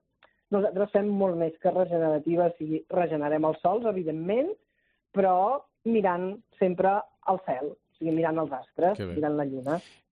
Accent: Barcelona, Catalonia, Spain; Nosaltres realment som economistes i venim de Barcelona. I vam fer un canvi de vida radical, sí, ja fa uns 15 anys.

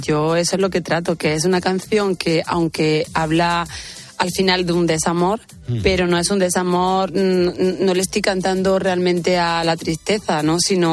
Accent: Andalusia, Spain; sí se me nota que soy andaluza, que soy española, por Dios

